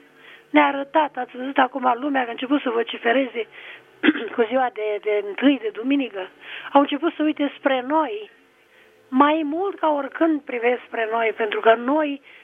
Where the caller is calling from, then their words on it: Bacău, Bacău County, Romania; Sunt de la Bacău.